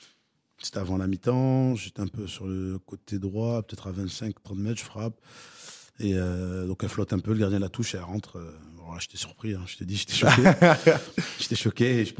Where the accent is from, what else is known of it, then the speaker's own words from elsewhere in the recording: Bordeaux, Nouvelle-Aquitaine, France; pour moi, en tant que Bordelais